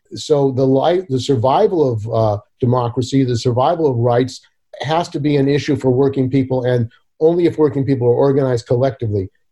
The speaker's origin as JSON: {"language": "English", "town": "San Francisco", "region": "California", "country": "United States", "tie": "born or raised there", "also_born_or_lived": "San Jose", "said": "I grew up in the Bay Area in San Jose and San Francisco. I was born in San Francisco, and part of the history of the Bay Area and San Francisco is the general strike in 1934."}